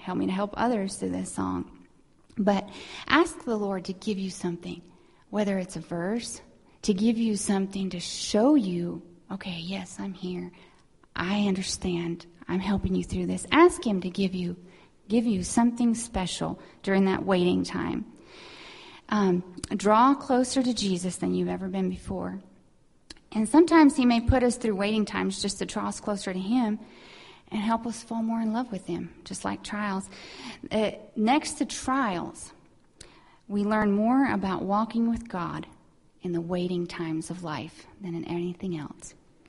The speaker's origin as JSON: {"language": "English", "country": "Mexico", "tie": "born or raised there", "said": "We grew up in Mexico as missionaries."}